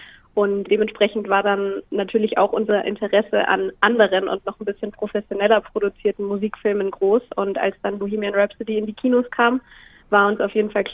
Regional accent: Munich, Bavaria, Germany; moved away as an adult; now in Hannover, Germany; gebürtig aus München, habe da auch meinen Bachelor gemacht, bin dann aber für den Master nach Hannover gekommen

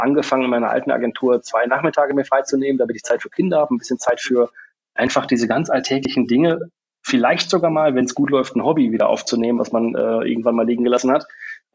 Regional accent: Bielefeld, North Rhine-Westphalia, Germany; born there; also born or lived in England / Munich / Australia; ich bin ursprünglich in Bielefeld geboren, war jahrelang woanders. Ich habe ein paar Jahre, also erstmal habe ich irgendwann mal in England gelebt, dann habe ich ein paar Jahre in München gelebt, dann 2 Jahre in Australien gelebt.

